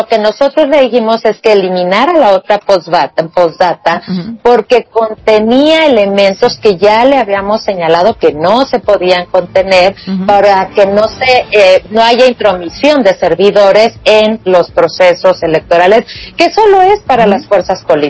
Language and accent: Spanish; Mexico; lo que tenemos que ver como mexicanas y como mexicanos